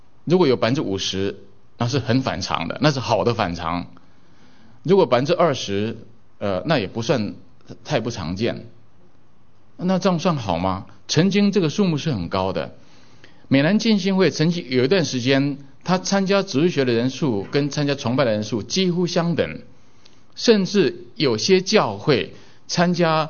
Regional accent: Taiwan; 我从台湾来的，以前我在台湾在教会信主崇拜的时候

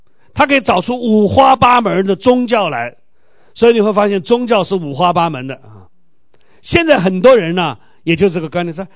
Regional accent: China; 所以你看我们中国人拜祖先啊，这是中国很普遍的

